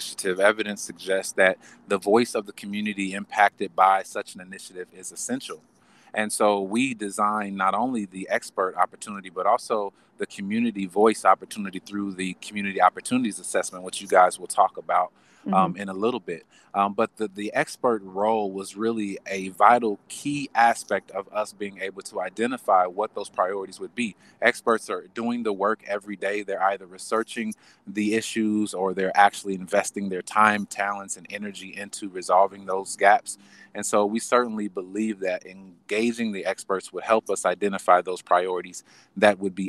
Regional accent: Indianapolis, Indiana, United States; I was transplanted back from Indianapolis. I grew up in Indianapolis and since went to college and was away for about 14 years.

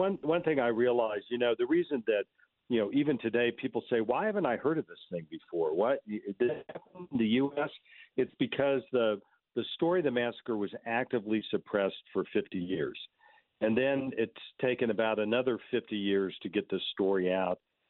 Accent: Tulsa, Oklahoma, United States; early on, I got the sense that my hometown had a skeleton in the closet.

